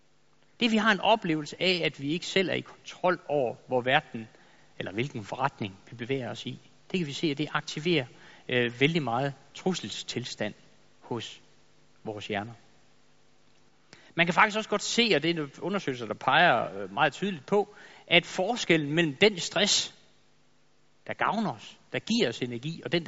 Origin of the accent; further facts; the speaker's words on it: Jutland, Denmark; now in Zealand, Denmark; Jeg er jo jyde, det må jeg sige.